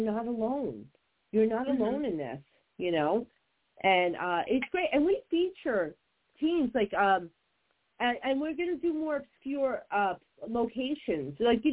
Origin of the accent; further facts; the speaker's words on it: New Jersey, United States; I'm from Jersey and I'm Italian.